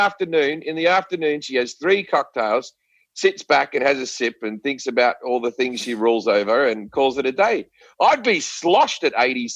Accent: Australia; accent: Australian; But my accent, if you're in a movie, they have to write a bit of dialogue where they go, where they go, oh, well, you know him. He's Australian.

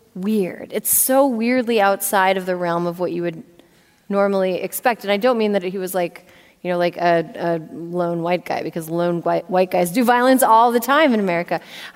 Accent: Frederick, Wisconsin, United States; Okay, so I am from Wisconsin originally, unlike all of these losers. I'm from a town called Frederick. I don't know if any of you have heard of it. It has about 1,100 people. It's like a little north of Eau Claire.

